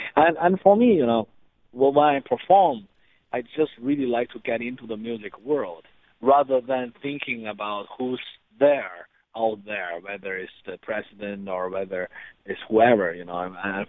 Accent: Shenyang, Liaoning, China; I actually played in front of 800 audiences in my hometown, Shenyang, China.

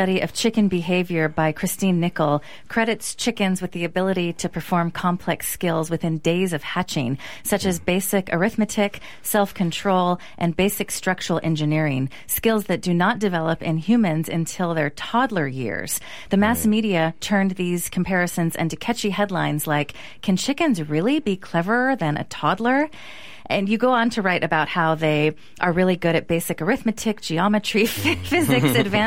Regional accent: Petaluma, California, United States; I grew up in Petaluma, mm-hmm. Which used to have a heck of a lot of agriculture.

